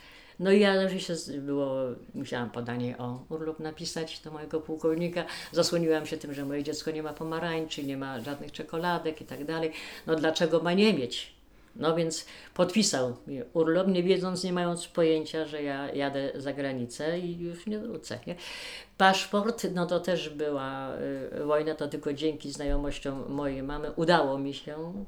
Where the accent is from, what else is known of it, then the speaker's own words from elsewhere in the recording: Sopot, Pomeranian Voivodeship, Poland; born there; Urodziłam się 22 lipca, na początku lat 50. w Sopocie, województwo Gdańsk.